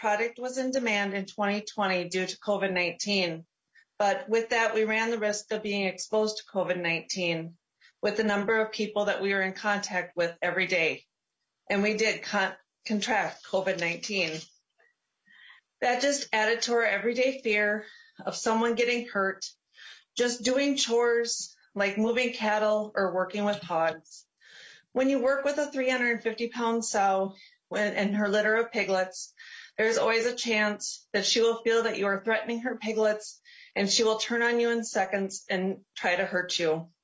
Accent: Minnesota, United States; I'm from Chippewa County.

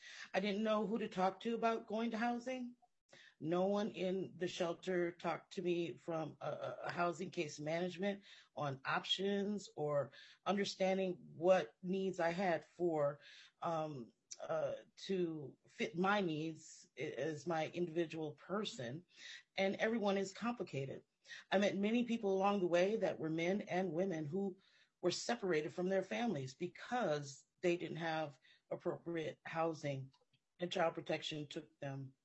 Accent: Minneapolis, Minnesota, United States; I stayed in an abandoned house in North Minneapolis, and I'm born and raised in South Minneapolis

